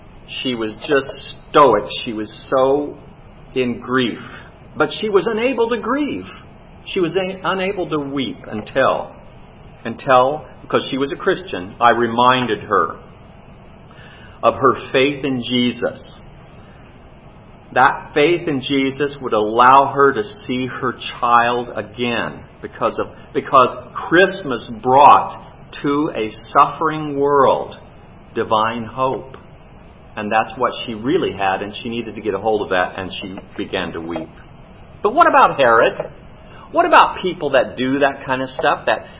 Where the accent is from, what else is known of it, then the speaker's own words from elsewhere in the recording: Hayward, California, United States; But when I grew up in Hayward